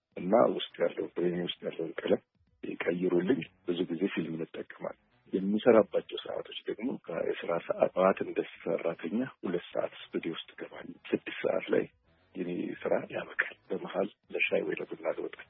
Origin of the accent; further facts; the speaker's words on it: Addis Ababa, Ethiopia; እኔ ሰፈሬ ደቡብ ቅራ የሚባለው ፊትበር አካባቢ ነው የተወለድኩት።